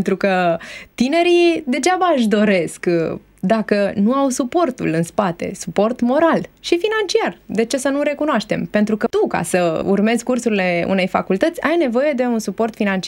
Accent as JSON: {"language": "Romanian", "country": "Romania", "said": "Vrei să spui că noi, ca români, suntem mult mai sensibili la punctul acesta?"}